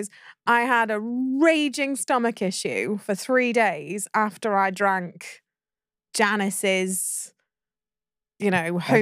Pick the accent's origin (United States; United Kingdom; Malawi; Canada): United Kingdom; And we're British.